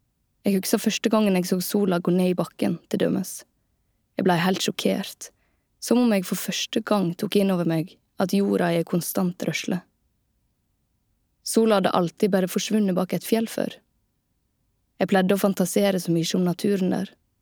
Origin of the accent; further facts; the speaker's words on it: Høyanger, Vestland, Norway; Jeg vokste opp på Håland. Et platå I et av fjellet som ruver over Høyanger, Sognefjordane.